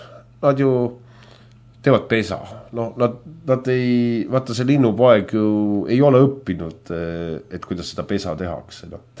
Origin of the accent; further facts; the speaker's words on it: Vormsi, Lääne County, Estonia; Kuna ma ise olen Vormsilt